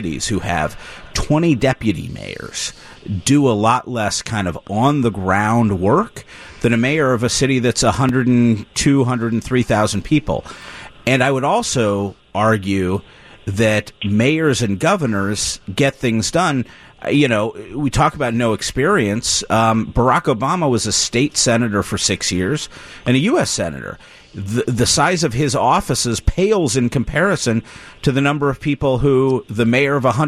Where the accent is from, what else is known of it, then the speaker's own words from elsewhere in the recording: Indianapolis, Indiana, United States; Indianapolis. Proud Hoosier.